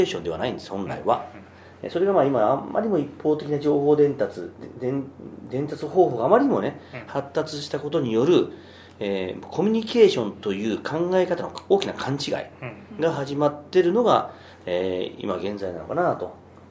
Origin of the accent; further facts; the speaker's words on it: Hiroshima, Japan; accent: Hiroshima dialect; で僕であれば要は広島弁で喋りなさいというのと一緒ね